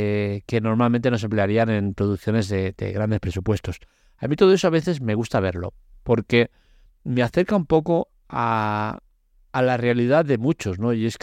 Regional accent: Barcelona, Catalonia, Spain; Yo que soy un enamorado de Madrid, pese a que soy de Barcelona

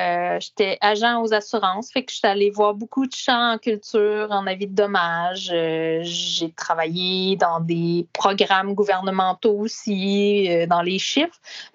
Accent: Laurierville, Quebec, Canada; rang 5 à Laurierville, qui est aussi au centre du Québec

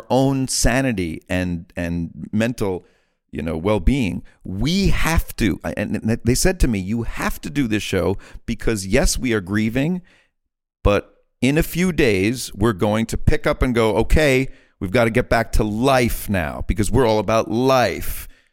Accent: Bronx, New York, United States; I experienced it a couple of times as a kid and growing up in the Bronx, like, hey, Jew, you know, whatever.

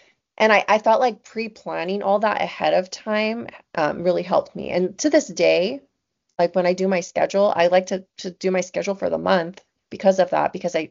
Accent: California, United States; I'm from California. So like in California, we have like mid-tier level.

